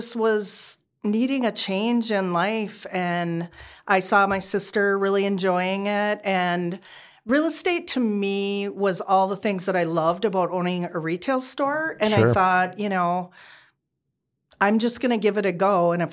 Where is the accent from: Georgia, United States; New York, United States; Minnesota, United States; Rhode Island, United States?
Minnesota, United States; because I am from Minnesota. I grew up there, so I have a lot of family and friends there.